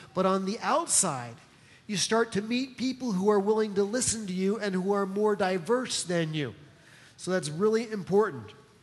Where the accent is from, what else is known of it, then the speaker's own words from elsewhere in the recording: New Jersey, United States; I come from New Jersey. I just left my accent there.